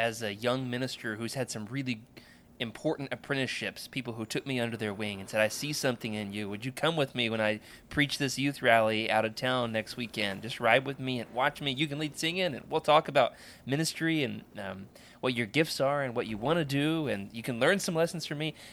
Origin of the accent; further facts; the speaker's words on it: Oklahoma, United States; I talked about the huge failure that we had in my hometown, Oklahoma